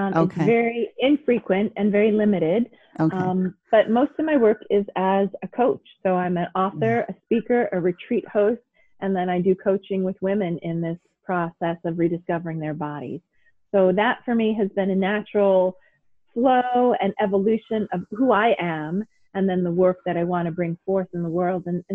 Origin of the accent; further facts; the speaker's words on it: New York City, New York, United States; I grew up in New York City, and all of my family has worked for major corporations, Goldman Sachs, Time Warner, MTV.